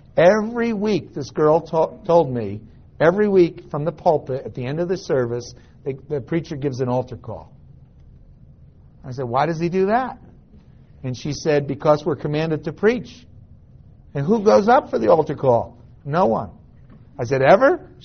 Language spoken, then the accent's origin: English; New Jersey, United States; Well, I grew up in New Jersey among a particularly dark group of Calvinists.